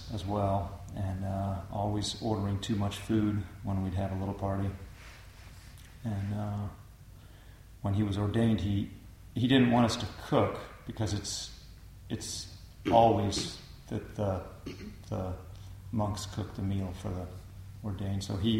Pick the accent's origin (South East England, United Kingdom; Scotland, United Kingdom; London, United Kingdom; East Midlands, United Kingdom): London, United Kingdom; my dear friend Dieter Cole, who I grew up with in London